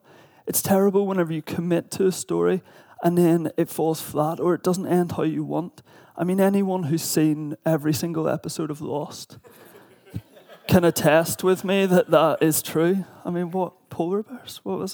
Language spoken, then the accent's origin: English; Northern Ireland, United Kingdom; accent: Northern Irish; now in England; based on my accent and the Northern Irish ability to merge multiple syllables into one incoherent noise.